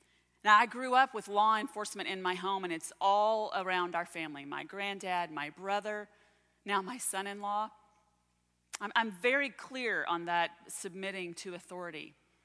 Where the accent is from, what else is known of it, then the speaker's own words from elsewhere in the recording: Texas, United States; Now, I grew up in Texas, and there are a lot of things that I'm glad are behind me.